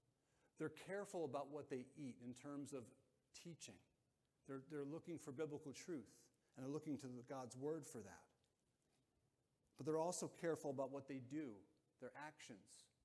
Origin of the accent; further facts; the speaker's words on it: New Jersey, United States; But growing up, I grew up in Bergen County, and we actually just steered clear of the city.